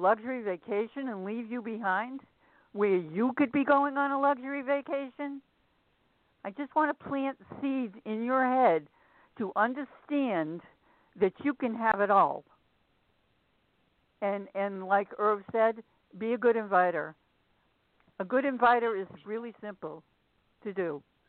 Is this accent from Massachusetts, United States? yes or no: yes; Massachusetts, United States; And I'm from Massachusetts.